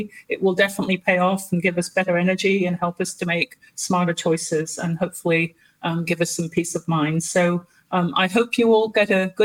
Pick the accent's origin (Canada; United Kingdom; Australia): United Kingdom; England; You know, I personally like, and being English, I like to have cups of tea in the afternoon